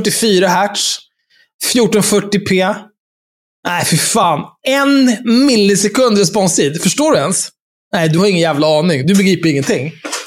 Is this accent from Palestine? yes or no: yes; Palestine; Nej, som människorättsaktivist. Som palestinier kanske.